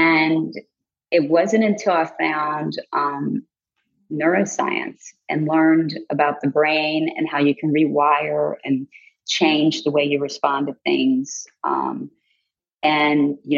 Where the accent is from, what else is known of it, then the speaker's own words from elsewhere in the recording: Virginia, United States; Well, I grew up in Virginia, like I said, the youngest of six kids.